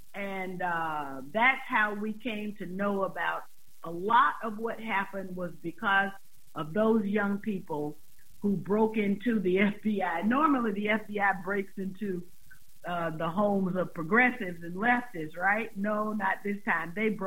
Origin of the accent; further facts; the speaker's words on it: the South, United States; the fact that I'm a Southerner, I'm a proud Southerner, and I understand the South